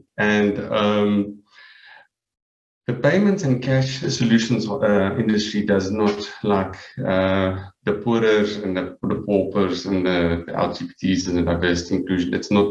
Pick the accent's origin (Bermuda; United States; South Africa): South Africa; from South Africa, web developer by trade